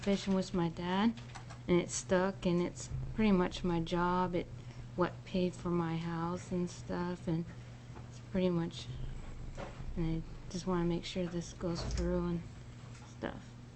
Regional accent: Kodiak, Alaska, United States; I was born in Alaska. I was in Kodiak, so I lived there till I graduated.

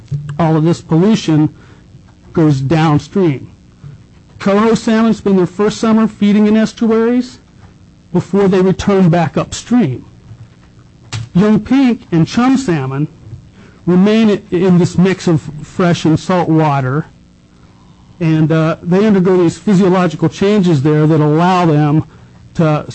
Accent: Alaska, United States; I'm from the Susitna Valley, north of Wasilla. I was born in the territory, longtime resident.

